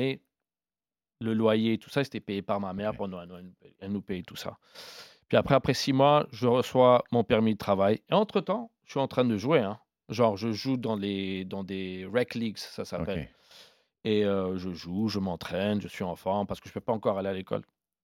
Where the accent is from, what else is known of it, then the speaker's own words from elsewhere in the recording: Ethiopia; je suis éthiopien, j'ai le passeport italien, j'aurai maintenant aussi ma carte de séjour américaine